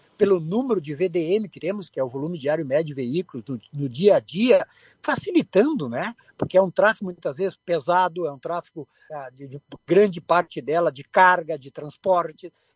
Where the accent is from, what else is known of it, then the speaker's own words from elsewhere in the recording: Guaporé, Rio Grande do Sul, Brazil; now in Esteio, Brazil; eu sou filho de Guaporé, eu nasci em Guaporé, sou guaporense, né? Então, conheço a região, vivo a região, hoje mesmo morando na Grande Porto Alegre, na cidade de Esteio